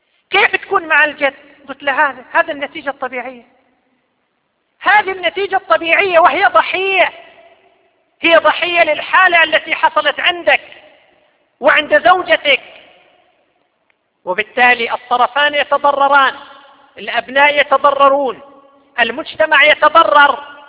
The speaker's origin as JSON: {"language": "Arabic", "town": "Qatif", "region": "Eastern Province", "country": "Saudi Arabia", "said": "نشرت الجرائد أيضا أن عندنا في القطيف مواطن"}